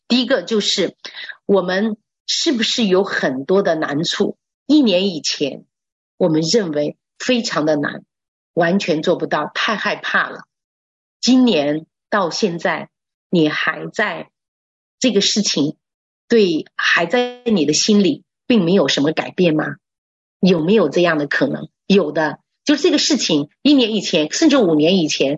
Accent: China; now in United States; 我们是从中国来到这里，我们过着，特别佛罗里达，

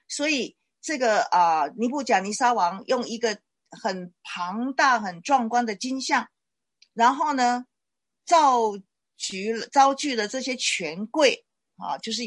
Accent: China; 我们中国人最懂得什么叫皇帝了哈。我们中国人的这个文化本身呢，就是帝王的啊这种朝代的一个推进推演啊。

